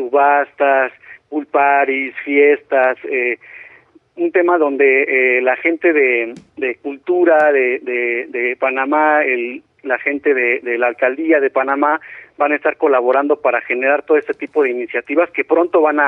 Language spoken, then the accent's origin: Spanish; Mexico; con nosotros como mexicanos lo tenemos luego sobrevalorado